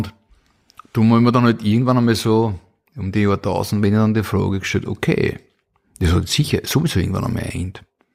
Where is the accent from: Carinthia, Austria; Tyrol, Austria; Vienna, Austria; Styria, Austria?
Vienna, Austria; born there; In meinem Alter, geboren 1973 in Wien